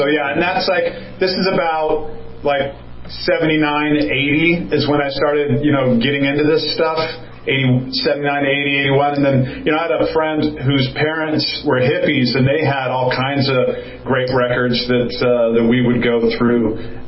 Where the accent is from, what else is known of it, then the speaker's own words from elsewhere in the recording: Phoenix, Arizona, United States; Yes, I grew up in Phoenix, yeah.